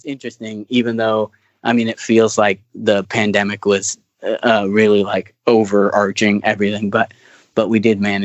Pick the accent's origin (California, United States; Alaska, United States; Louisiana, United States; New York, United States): California, United States; Kingsburg; He was big for me because I'm from Kingsburg and he's a Kingsburg guy.